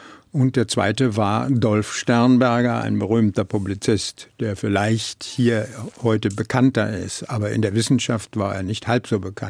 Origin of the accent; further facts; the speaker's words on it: Silesian Voivodeship, Poland; Ich meine, ich war Schlesier und habe, so wie sich die Tür schloss, Schlesisch gesprochen.